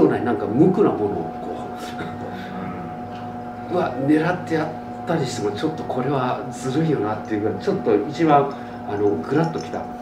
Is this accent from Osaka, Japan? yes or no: no; Okinawa, Japan; 沖縄から来ました。